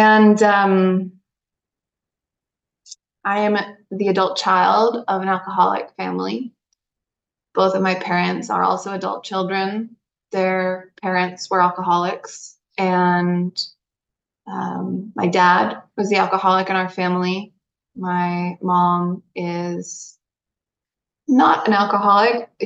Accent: Connecticut, United States; now in Costa Rica; because I live in Costa Rica. So hello from Costa Rica. And I grew up in Connecticut.

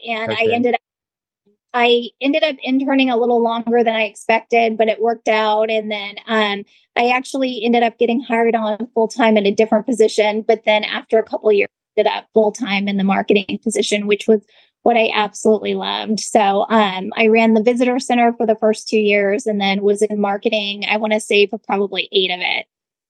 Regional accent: California, United States; And so he knew that I was from Southern California and really interested in getting back to Southern California.

